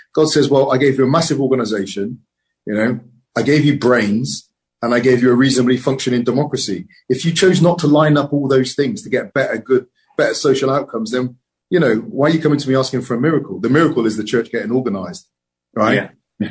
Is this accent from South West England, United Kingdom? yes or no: yes; Bristol, South West England, United Kingdom; I grew up in Bristol.